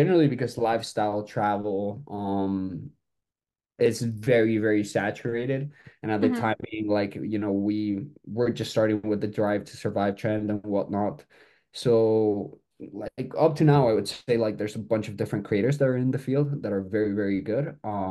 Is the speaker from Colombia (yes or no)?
yes; Colombia; English is a second language; I come from Colombia, and it's very funny because generally like gear there, like cameras, DSLRs, everything's like extremely expensive